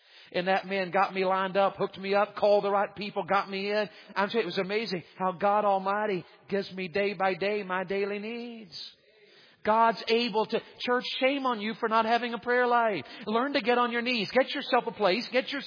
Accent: Tennessee, United States; I'm from Tennessee, okay?

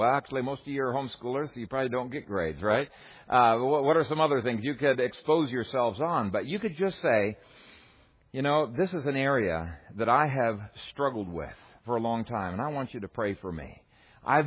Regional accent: Canada; now in United States; I came from Canada. She came from Omaha

